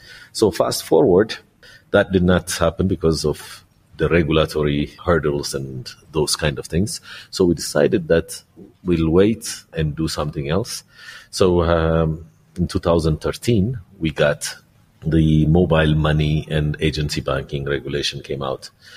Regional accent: Sweden; also born or lived in Mexico / Chicago, United States; now in Ethiopia; I was born in Ethiopia and grew up in Sweden and Mexico and eventually in the U.S. I lived in the U.S. for about 30 years before I came to Ethiopia.

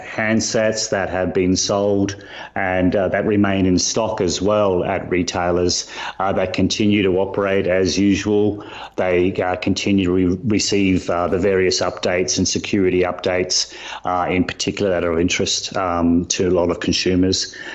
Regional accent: Australia; I'm from Australia.

